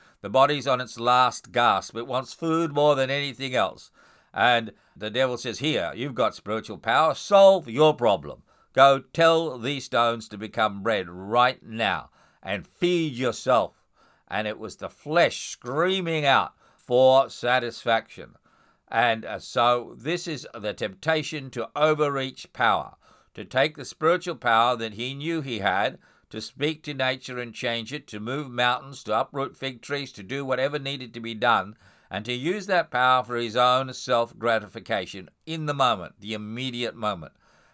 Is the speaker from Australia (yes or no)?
yes; Australia; In my home country of Australia